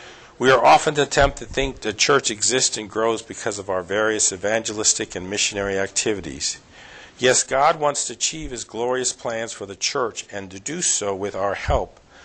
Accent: New Jersey, United States; at least at the church I attended to grew up in New Jersey, there was always this uniformity we were looking for.

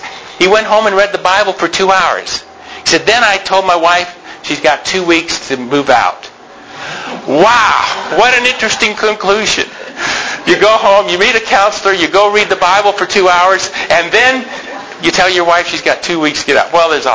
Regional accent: Andrews, United States; Growing up in Andrews, they always would say, are you related to Desmond Doss? Because

